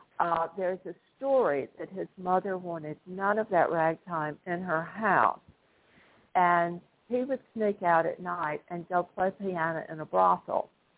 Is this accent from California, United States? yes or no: no; Tupelo, Mississippi, United States; So the community theater in my hometown of Tupelo, Mississippi, applied for and received a grant and invited me to come there and direct a musical.